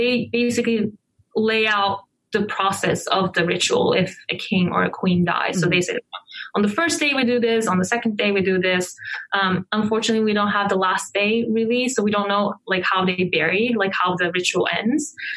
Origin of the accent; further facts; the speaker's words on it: Antalya, Turkey; So some of them, I think the ones from Karataş, which is actually really close to my hometown, Antalya